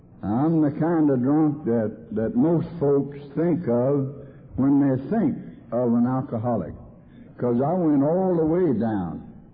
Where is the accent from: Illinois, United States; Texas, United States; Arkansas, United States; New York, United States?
Arkansas, United States; See, I come from Arkansas by request.